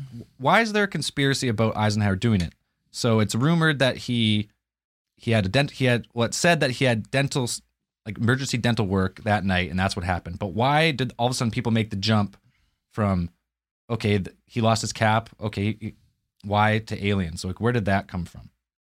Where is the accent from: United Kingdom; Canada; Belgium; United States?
Canada; because I'm Canadian